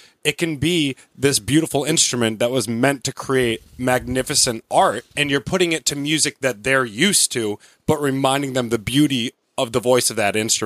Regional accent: Connecticut, United States; I'm also from Connecticut. They think I'm rich. I'm very poor.

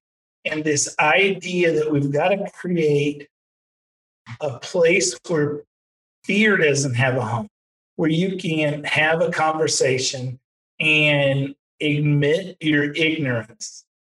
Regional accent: Texas, United States; And I know that from being a Texan

